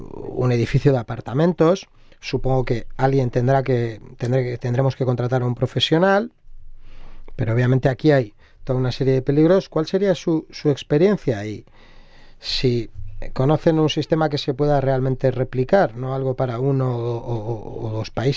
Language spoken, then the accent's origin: Spanish; Nigeria; Spanish is a second language; obviamente en Nigeria construimos buenas casas y edificios, en mi país, en Nigeria